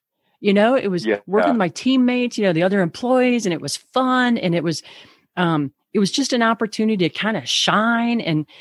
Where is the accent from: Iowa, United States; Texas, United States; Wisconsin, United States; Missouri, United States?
Missouri, United States; we were in Missouri, and my hometown in Missouri, but I didn't live in town, but the nearest town, we had, like, I don't know, 9,000 people. So it was a small town.